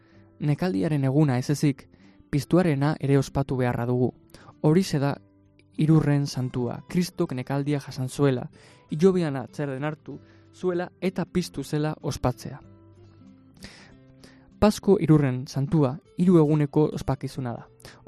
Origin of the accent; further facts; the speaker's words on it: Basque Country, Spain; first language Basque; Spanish is a second language; me cambie al euskera, para darle también a nuestra lengua madre de nuestra tierra aquí en Guipúzcoa su espacio